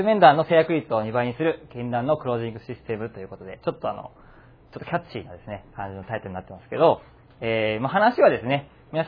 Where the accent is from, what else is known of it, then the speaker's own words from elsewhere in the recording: Nara, Japan; 僕はですね、奈良県出身です。